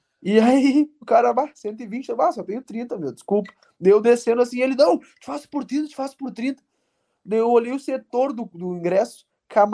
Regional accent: Porto Alegre, Rio Grande do Sul, Brazil; sou aqui de Porto Alegre, sou Mengão

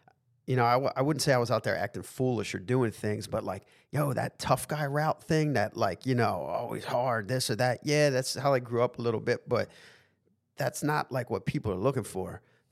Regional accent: Philadelphia, Pennsylvania, United States; and growing up in Philly in the city, like maybe I wouldn't have ended up somewhere good.

